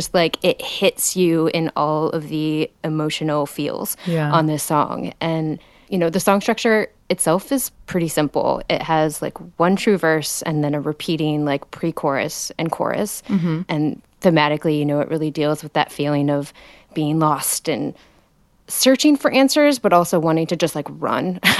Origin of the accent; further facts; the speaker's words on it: Omaha, Nebraska, United States; I grew up in Omaha, Nebraska